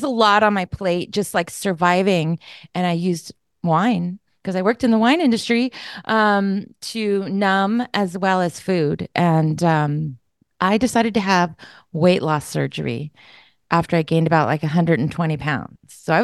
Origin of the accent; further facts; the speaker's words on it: California, United States; So, well, I'm from Northern California. I'm a NorCal girl, and about an hour north of San Francisco. I'm in the wine country. So, you know, there's like Napa Valley and there's Sonoma Valley, and I'm in Sonoma County.